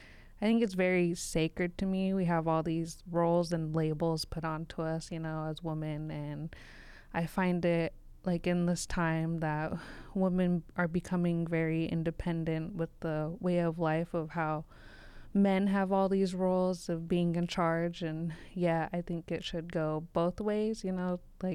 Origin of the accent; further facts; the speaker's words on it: Washington, United States; I come from Lummi.